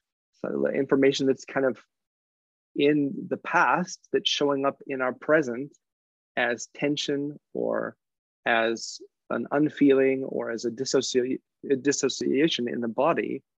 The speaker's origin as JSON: {"language": "English", "country": "United States", "moved": "yes", "lives_now": "Germany", "said": "I'm an American, but I live in Germany. I've lived over here for about 20 years, actually."}